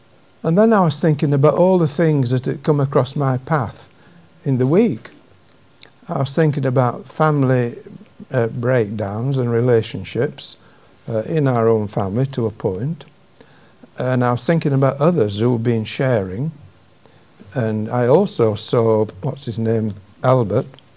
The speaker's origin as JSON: {"language": "English", "region": "Yorkshire and the Humber", "country": "United Kingdom", "said": "I'm a Yorkshireman"}